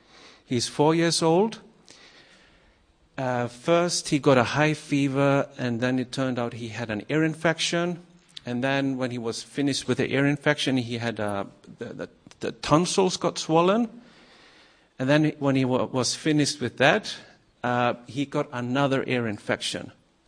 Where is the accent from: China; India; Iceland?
Iceland; I'm from Iceland.